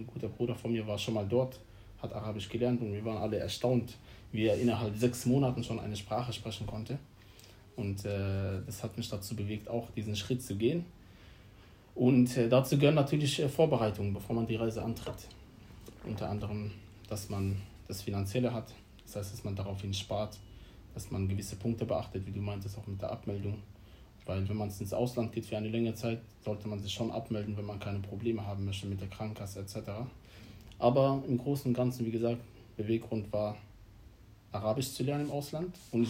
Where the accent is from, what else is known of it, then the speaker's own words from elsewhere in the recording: Baden-Württemberg, Germany; Ansonsten, ja, ich komme hier aus der Nähe von Mannheim. Und bin jetzt wieder in Deutschland, seit Anfang des Jahres wieder, genau.